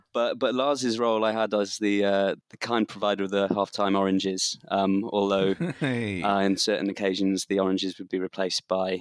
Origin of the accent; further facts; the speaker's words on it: North West England, United Kingdom; Well, I grew up in the Northwest, got quite a close sort of connection to them.